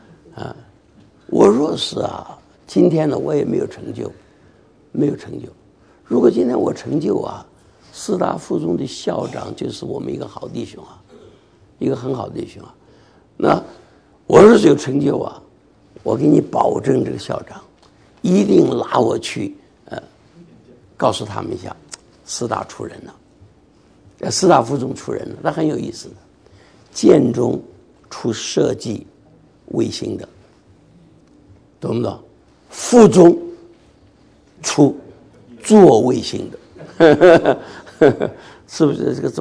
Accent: Shaanxi, China; 事实上我小的时候在陕西啊，我们就搞过这些玩意儿

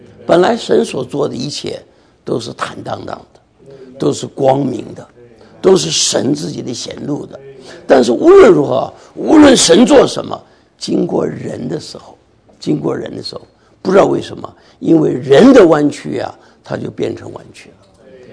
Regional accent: Shaanxi, China; 事实上我小的时候在陕西啊，我们就搞过这些玩意儿

